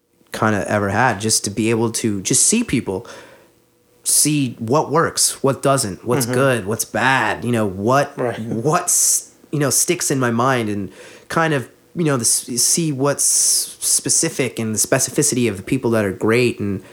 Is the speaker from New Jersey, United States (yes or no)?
no; New York, United States; also born or lived in Putnam County, New York; I grew up in Westchester, New York, Putnam County, but nobody knows where that is. But if I say Westchester, people know.